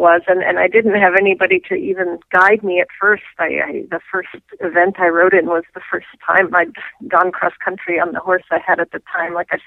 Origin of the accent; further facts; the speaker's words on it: New Jersey, United States; I used to hunt where I grew up in New Jersey.